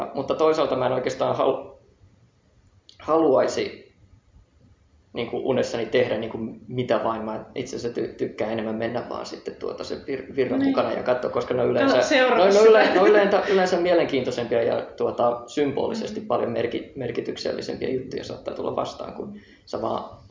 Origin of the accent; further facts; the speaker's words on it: Ostrobothnia, Finland; Josta mä oon kotoisin siis.